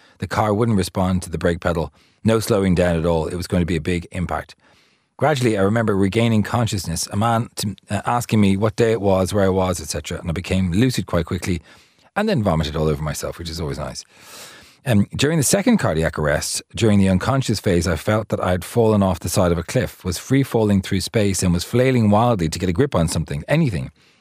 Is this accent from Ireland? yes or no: yes; Limerick, Munster, Ireland; as I'm from Limerick. 061 County Coat